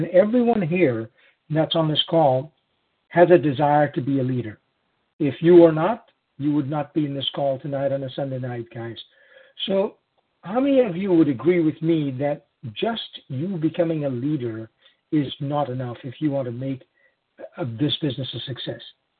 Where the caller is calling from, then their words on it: Missouri, United States; I'm calling in from Missouri, west of St. Louis a little bit, non-deregulated state